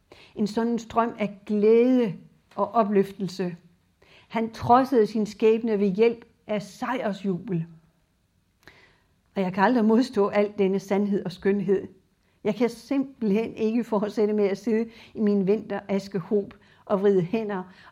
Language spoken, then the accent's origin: Danish; North Denmark Region, Denmark; Og de passer godt på os vestjyder. thyboer, som en også, hvor jeg kommer fra.